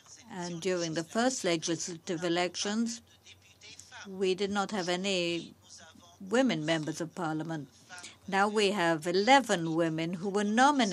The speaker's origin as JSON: {"language": "English", "country": "Bahrain", "said": "I'm from Bahrain, MP."}